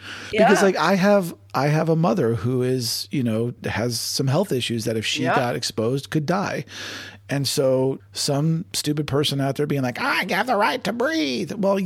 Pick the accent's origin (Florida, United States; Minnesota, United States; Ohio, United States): Ohio, United States; when I grew up in Ohio